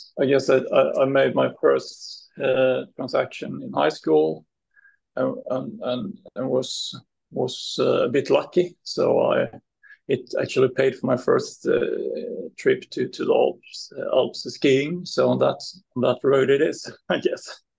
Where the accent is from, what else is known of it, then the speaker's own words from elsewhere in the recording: Malmö, Skåne, Sweden; Well, today I'm in my hometown, which is Malmö in the southern part of Sweden, close to Copenhagen, where I've been working for quite a few years now.